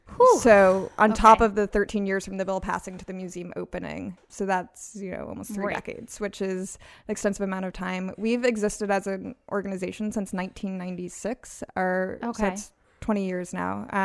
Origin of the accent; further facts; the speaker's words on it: North Carolina, United States; I grew up in North Carolina, so First in Flight is on every single Woo-woo. License plate.